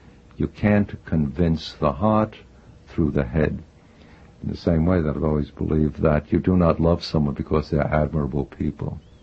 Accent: New York, United States; I grew up in New York City.

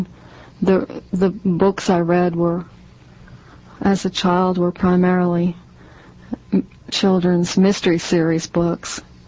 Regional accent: Mayfield, Kentucky, United States; Mayfield.

